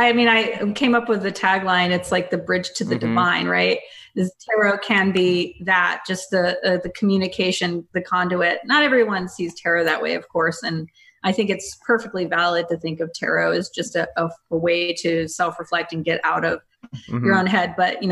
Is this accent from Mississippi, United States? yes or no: yes; Mississippi, United States; I grew up in Mississippi.